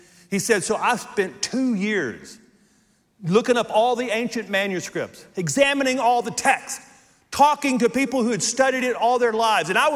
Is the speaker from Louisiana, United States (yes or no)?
yes; Logansport, Louisiana, United States; I grew up in Logansport, Louisiana, south of Shreveport on the Sabine River. It is very remote.